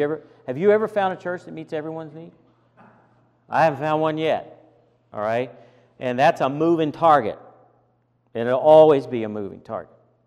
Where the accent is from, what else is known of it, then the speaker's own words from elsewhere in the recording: Virginia, United States; well, I grew up in Virginia, you know, when you put your overalls on, you're going out to do some work